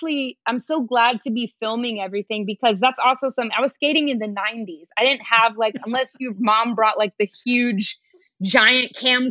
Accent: Denver, Colorado, United States; Okay, so yes, I grew up ice skating. I'm from Denver, Colorado

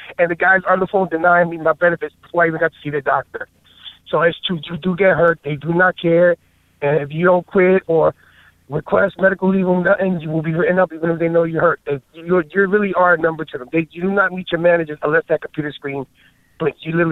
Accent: New York, United States; And I used to work in a union in New York. I'm from New York.

